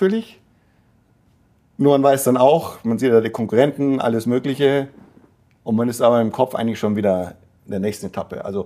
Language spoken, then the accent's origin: German; Munich, Bavaria, Germany; born there; also born or lived in London; Also ich sehe mich als Kosmopolit, bin aber in München geboren